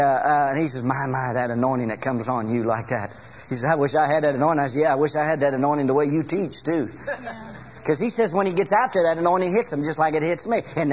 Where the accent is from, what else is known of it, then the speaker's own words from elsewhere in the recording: California, United States; I was raised out in California. We just don't have them.